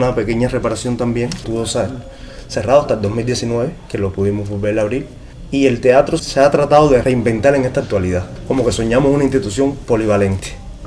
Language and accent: Spanish; Cuba; nos cuesta como cubanos saber cómo a veces estamos como la mente soñando lo que no tenemos realmente